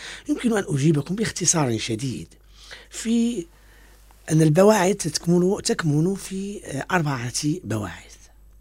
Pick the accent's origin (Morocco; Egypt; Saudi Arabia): Morocco; born there; ومعلوم أننا حين ولدنا في المغرب ولدنا في خضم من الألوان التراثية وفي خضم من الألوان الموسيقية وفي خضم من الأغاني ومن الأشكال التي تحضر معنا في احتفالاتنا مختلفة.